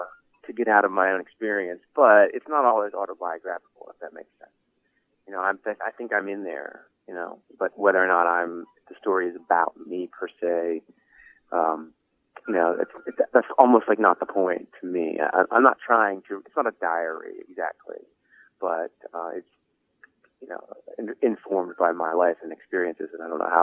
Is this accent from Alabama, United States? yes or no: no; Baltimore, Maryland, United States; I grew up in Baltimore, and there was in the D.C. area, there was a lot of hardcore punk rock music going on